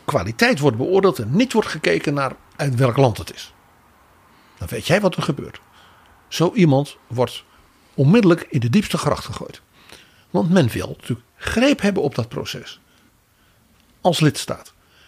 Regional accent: Netherlands; ik ben een Nederlander.

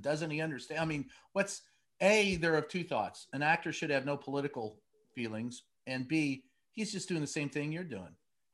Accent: Louisville, Kentucky, United States; And I grew up, I grew up in Louisville, and he was my county judge executive

